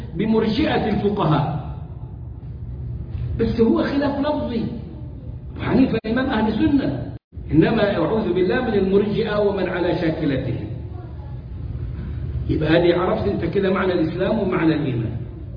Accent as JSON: {"language": "Arabic", "country": "Egypt", "said": "عندنا في مصر وعندكم وفي كندا وفي أمريكا وفي كل البلاد اللي رحناها بيعملوا كده"}